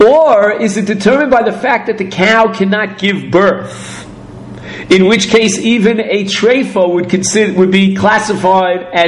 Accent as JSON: {"language": "English", "country": "United States", "accent": "American", "said": "They may be very sensitive to my American accent."}